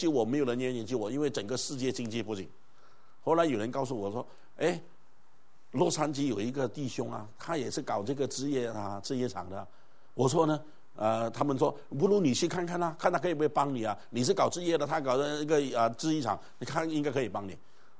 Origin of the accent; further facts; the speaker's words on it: Malaysia; 我是马来西亚长大，我是客家人，虽然是广东省的，不过我是客家人。